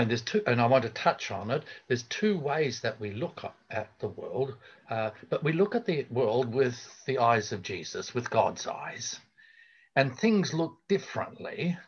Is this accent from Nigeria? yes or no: no; Australia; But I'm also coming from Australia